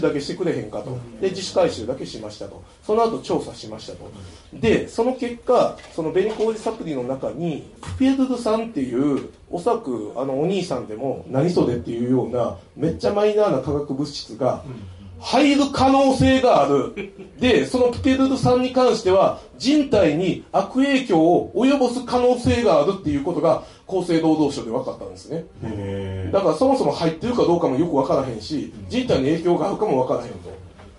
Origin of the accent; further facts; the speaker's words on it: Kansai, Japan; これは我々関西人としてはですね